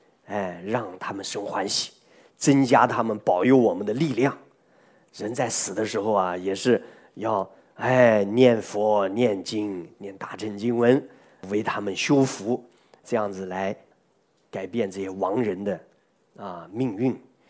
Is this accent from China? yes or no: yes; China; 一般性我们中国人现在都不太了解我们自己民族的一些神灵了